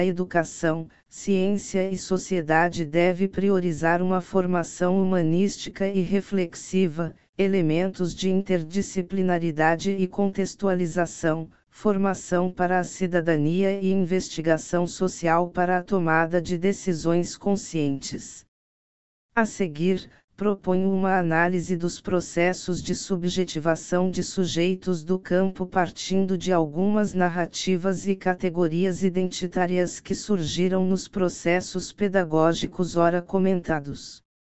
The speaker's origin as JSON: {"language": "Portuguese", "region": "Central-West", "country": "Brazil", "tie": "born there", "said": "Nasci no Planalto Central, fruto da união entre uma goiana e um mineiro. Na linhagem materna, nossas origens remontam ao antigo norte do estado de Goiás"}